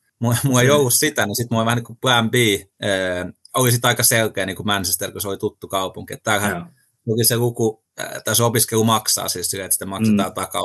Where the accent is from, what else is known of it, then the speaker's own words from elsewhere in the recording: Kirkkonummi, Uusimaa, Finland; mä oon siis Kirkkonummelta kotosi, Kyiffin kasvatti